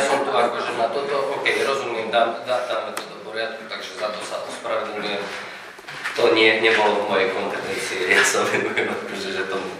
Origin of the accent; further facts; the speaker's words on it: Polomka, Banská Bystrica Region, Slovakia; now in Banská Bystrica, Slovakia; Ja teda osobne pochádzam z Polomky z Orehronia, aj keď žijem v Bystrici